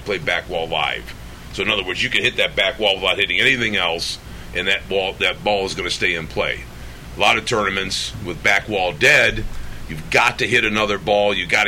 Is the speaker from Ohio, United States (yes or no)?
yes; Mentor, Ohio, United States; I'm from Mentor, Ohio.